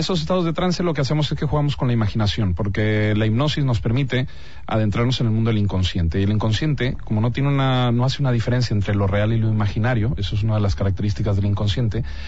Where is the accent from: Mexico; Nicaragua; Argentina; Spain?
Mexico; born there; Yo nací en México, sí, ya hace 37 años.